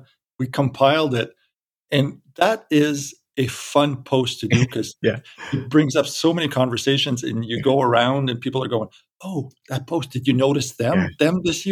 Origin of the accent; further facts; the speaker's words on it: Canada; Travel has always been very important for my family. Being Canadian, we get longer vacations than American.